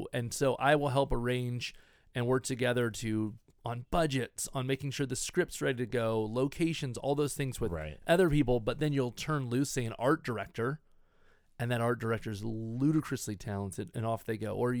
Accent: Midwest, United States; I grew up in the Midwest.

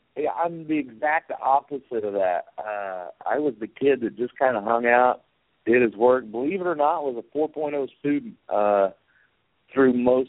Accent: Oklahoma, United States; accent: Oklahoma; With my Oklahoma accent or hillbilly accent, whatever you want to call it, me saying good day, mate, just doesn't work.

